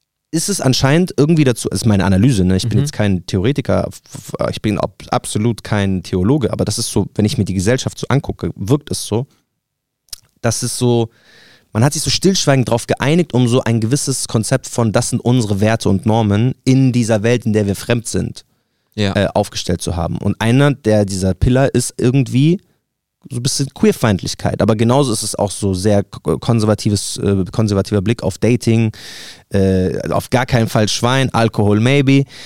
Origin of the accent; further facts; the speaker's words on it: Palestine; German is a second language; weil ich kann mich nicht als Palästinenser automatisch mit einem Türken connecten